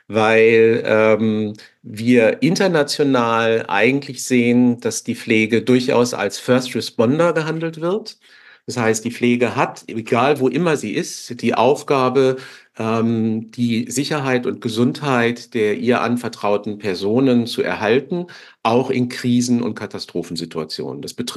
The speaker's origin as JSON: {"language": "German", "country": "Austria", "said": "bei uns in Österreich"}